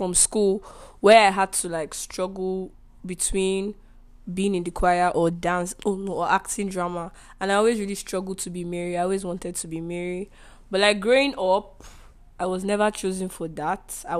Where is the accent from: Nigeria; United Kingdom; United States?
Nigeria; Mbise, Imo; Yeah, I'm from Imo State.